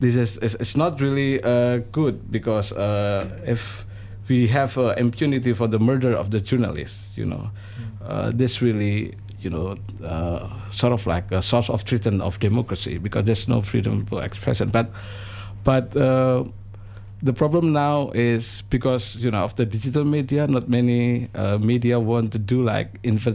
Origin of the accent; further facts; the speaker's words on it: Yogyakarta, Special Region of Yogyakarta, Indonesia; English is a second language; And if I give comparison in my hometown in Yogyakarta, we also have a volcano eruption, Merapi Mountain.